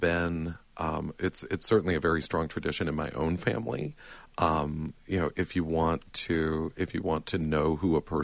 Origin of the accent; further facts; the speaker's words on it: Kosciusko, Mississippi, United States; now in Atlanta, United States; I grew up in Kosciuszko, Mississippi.